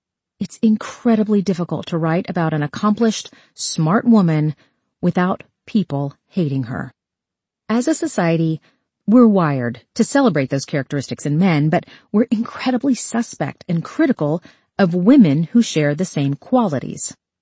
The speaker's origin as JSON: {"language": "English", "region": "Georgia", "country": "United States", "tie": "born or raised there", "said": "I suppose this curiosity came from growing up in Georgia during a particularly violent time in American life"}